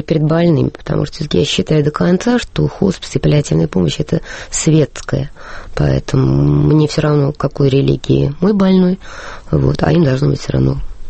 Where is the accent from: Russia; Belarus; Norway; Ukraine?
Russia; Moscow; Нет, я родилась и выросла в Москве.